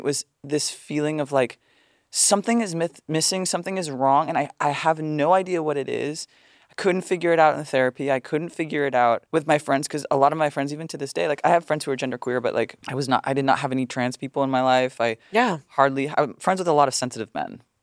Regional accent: United States; And the way to do that... growing up in the United States was their status.

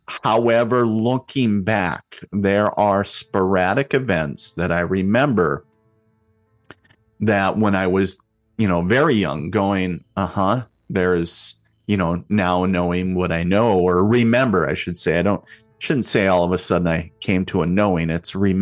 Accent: Minnesota, United States; I grew up on the Canadian border in northern Minnesota, little border town up there.

